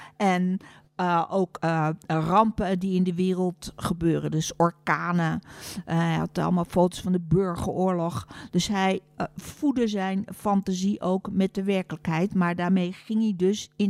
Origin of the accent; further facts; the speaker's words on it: Utrecht, Netherlands; also born or lived in Rotterdam; Nee, ik kom uit Rotterdam. Daar heb ik 3 jaar gewoond. Heb ik niet zo heel veel herinneringen meer aan. En daarna naar Utrecht.